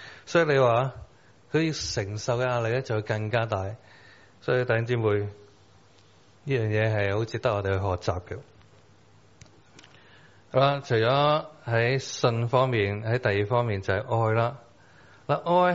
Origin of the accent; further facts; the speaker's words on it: China; 其实咧，我哋中国人咧，其实都冇复活呢个观念噶